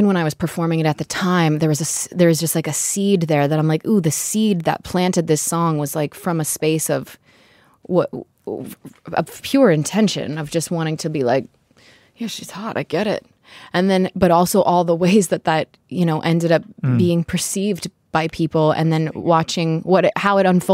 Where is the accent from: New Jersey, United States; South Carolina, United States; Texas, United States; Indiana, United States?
New Jersey, United States; I also wrote most of this album in my hometown in New Jersey.